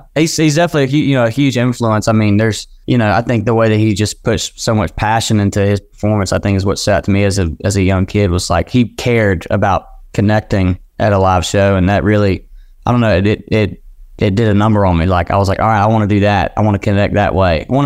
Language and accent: English; Homer, Louisiana, United States; I grew up in Homer, Louisiana.